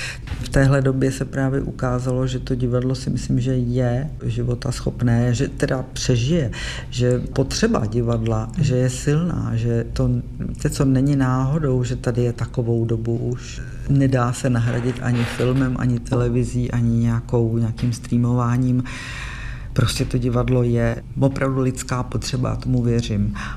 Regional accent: Prague, Czechia; Byla to taková zaplivaná čtvrť tehdy, hodně šedivá a omlácená.

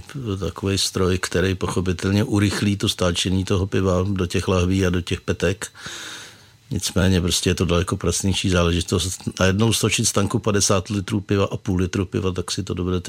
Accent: Plzeň, Plzeň Region, Czechia; moved away as an adult; now in Jihlava, Czech Republic; Já jsem se narodil v Plzni a žil jsem až do svých 20 let na Plzeňsku, pak jsem teda šel studovat do Prahy

